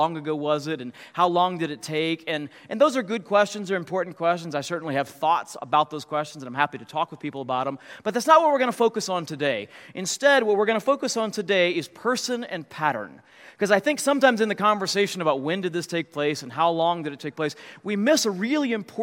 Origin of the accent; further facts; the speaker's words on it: United States; I love being an American, no question about it.